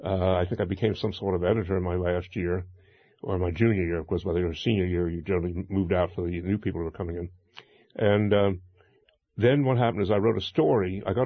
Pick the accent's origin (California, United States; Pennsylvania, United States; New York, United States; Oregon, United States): New York, United States; Brooklyn; I'd actually gotten into MIT, but what I noticed, I grew up in Brooklyn, was when I mentioned MIT to the girls, they didn't react at all.